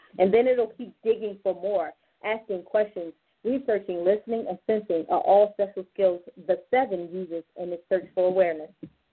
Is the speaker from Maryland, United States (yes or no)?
yes; Baltimore, Maryland, United States; that's something that I always hear when I tell people I'm from Baltimore.